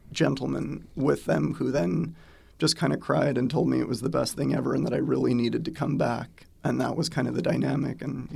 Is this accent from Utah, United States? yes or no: yes; Orem, Utah, United States; now in Portland, United States; I'm from Orem, Utah, but I live in Portland, Oregon now. I moved there 2 years ago.